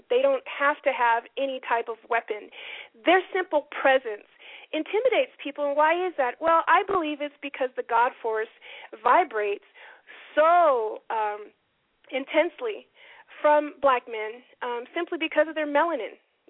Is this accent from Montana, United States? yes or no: yes; Montana, United States; I grew up in Montana, nothing but white folks.